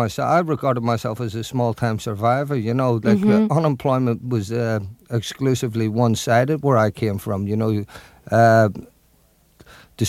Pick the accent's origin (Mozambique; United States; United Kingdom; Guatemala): United Kingdom; Belfast, Northern Ireland; I came from West Belfast. I was unemployed.